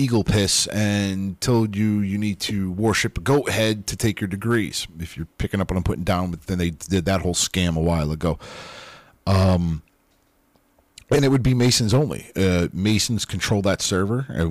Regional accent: Connecticut, United States; Like, I'm from Connecticut.

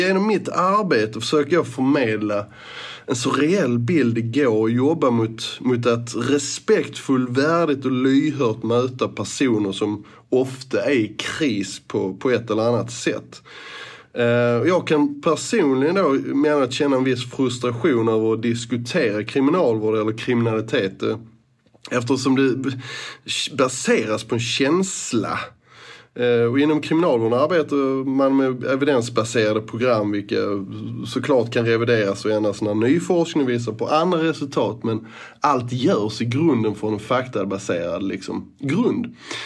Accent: Eslöv, Skåne, Sweden; now in Malmö, Sweden; och jag är 49 år gammal. Ursprungligen kommer jag från Sveriges rödaste ros, Eslöv, men sedan 90-talet så är jag boende i Malmö.

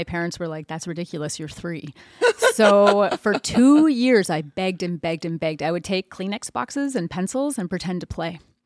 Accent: Nova Scotia, Canada; I am originally from Mi'kma'ki, from Nova Scotia, just outside Halifax, actually. I grew up playing and studying classical violin there.

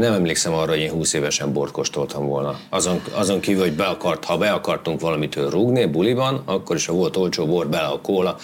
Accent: Bács-Kiskun, Hungary; én vidéken nőttem fel, ott aztán tényleg nem volt ennek hagyománya. Ráadásul kunsági borvidék környékén, akkor ez még, akkor még az az arany háromszögbeli borvidéknek számított, a Kecel, Soltvadkert

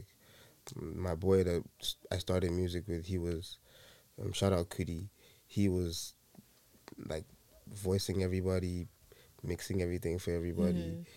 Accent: England, United Kingdom; I grew up in England, and that's really where I started

